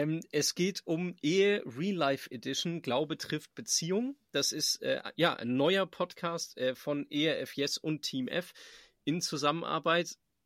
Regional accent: Baden-Württemberg, Germany; Also ich komme ja aus dem Schwäbischen

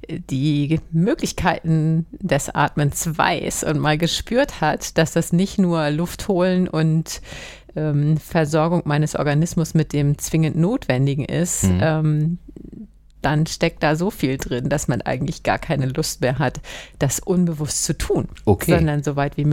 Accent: Eckernförde, Schleswig-Holstein, Germany; Mhm. Ich bin so eine Ureckernförderin. Ich bin in Eckernförde geboren, also drüben in Borby.

